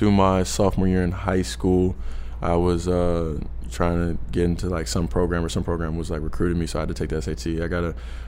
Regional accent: Los Angeles, California, United States; I grew up in Los Angeles, California.

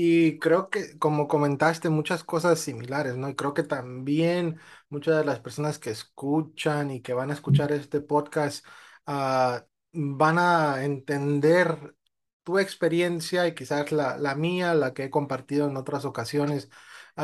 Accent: United States; porque crecí en Estados Unidos

